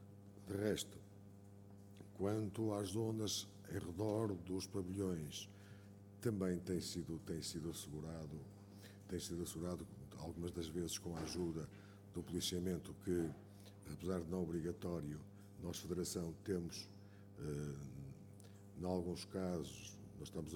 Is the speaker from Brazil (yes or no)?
no; Portugal; Nós, como portugueses que somos